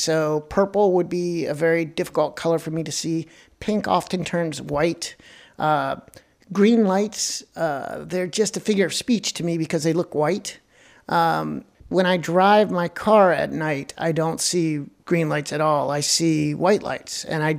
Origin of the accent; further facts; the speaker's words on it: Virginia, United States; I grew up near the James River and we'd be out on the water